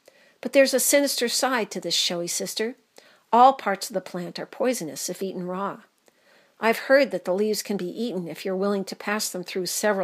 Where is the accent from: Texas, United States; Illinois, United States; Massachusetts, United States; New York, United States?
Massachusetts, United States; I'm rather embarrassed to remember as a kid growing up in Massachusetts, we would have an annual spring pilgrimage to pick Mayflowers.